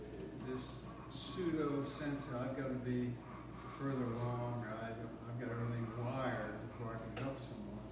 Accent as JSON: {"language": "English", "region": "Texas", "country": "United States", "tie": "born or raised there", "said": "Using the metaphor of a ranch, I grew up in Texas."}